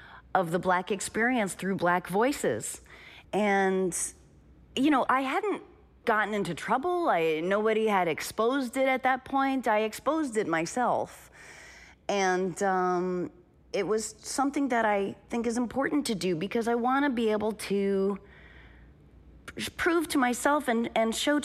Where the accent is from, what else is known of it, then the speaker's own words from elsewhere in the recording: New Hampshire, United States; which never popped into my head and was never my experience growing up in New Hampshire.